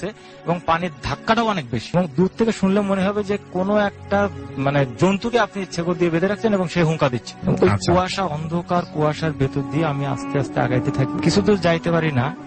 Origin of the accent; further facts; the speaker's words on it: Khulna Division, Bangladesh; এবং বর্ডারটা আপনার সাতক্ষীরার যে ইন্ডিয়ান নদীটা, এই নদী থেকে একটা শাখা নদী চলে আসছে আমাদের গ্রামের ভিতর দিয়ে